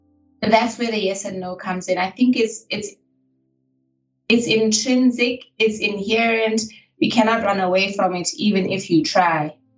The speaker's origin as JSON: {"language": "English", "town": "Soweto", "region": "Gauteng", "country": "South Africa", "tie": "born or raised there", "said": "growing up in Soweto"}